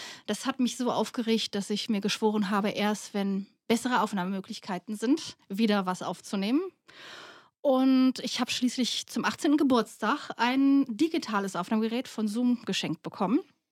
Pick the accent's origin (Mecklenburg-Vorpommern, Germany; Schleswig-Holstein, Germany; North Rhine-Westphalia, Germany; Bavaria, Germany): North Rhine-Westphalia, Germany; Wir sind aus dem Ruhrpott